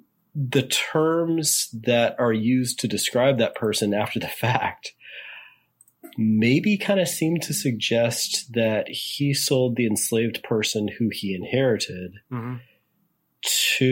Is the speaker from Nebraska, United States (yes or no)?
no; Richmond, Virginia, United States; They're in Richmond, Virginia, my hometown.